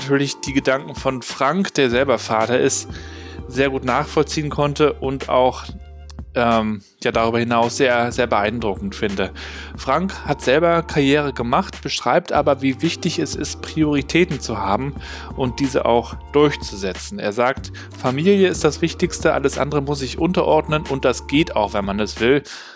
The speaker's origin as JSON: {"language": "German", "town": "Rostock", "region": "Mecklenburg-Vorpommern", "country": "Germany", "said": "Ich bin ja Rostocker und habe eine Zeit lang in Hamburg gelebt, weil so wie das bei vielen Rostockern ist, da will man irgendwann mal raus und irgendwann mal in die Großstadt und den Horizont erweitern"}